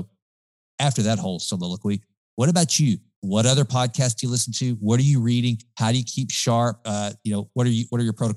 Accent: Sulphur Springs, Texas, United States; You're probably going to start at the radio station in my hometown of Sulphur Springs, population 15,000

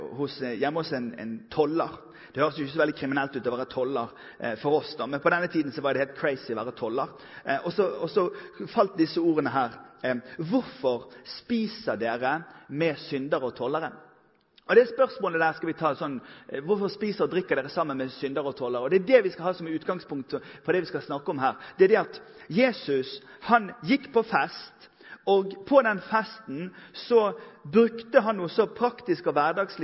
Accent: Bergen, Vestland, Norway; Ja, men altså, hør, jeg trenger ikke det for selvtilliten min, for jeg er bergenser.

